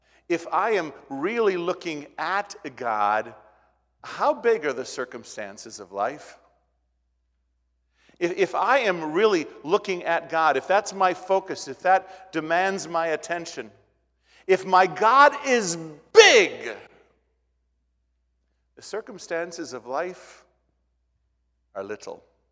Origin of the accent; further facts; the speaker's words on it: Minnesota, United States; Being a flatlander growing up in Minnesota, I remember the first time as a small boy we went west and we saw the mountains.